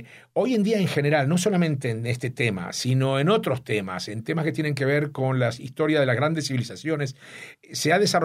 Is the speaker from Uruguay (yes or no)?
yes; Uruguay; yo crecí en Uruguay casi sin educación judía porque mis propios padres no sabían nada